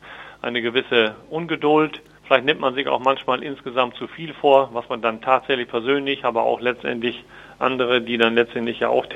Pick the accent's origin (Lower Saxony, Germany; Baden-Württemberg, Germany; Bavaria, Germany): Lower Saxony, Germany; ich bin ja geborener Emsländer, ich komme aus der Region, ich kenne damit Land und Leute.